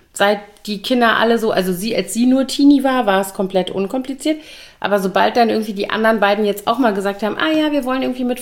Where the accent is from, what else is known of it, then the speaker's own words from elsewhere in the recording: Koblenz, Rhineland-Palatinate, Germany; also born or lived in Bonn; Ich habe auch oft in Semesterferien tatsächlich in meiner Heimatstadt gejobbt. Also so gar nicht in Bonn, wo ich studiert habe, sondern halt dann eben in Koblenz.